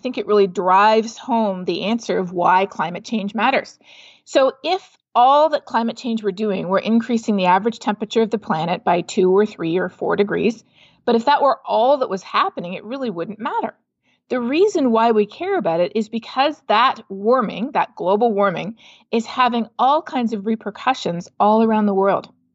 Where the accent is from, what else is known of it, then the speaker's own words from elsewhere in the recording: Canada; from the carbon pricing in my home country of Canada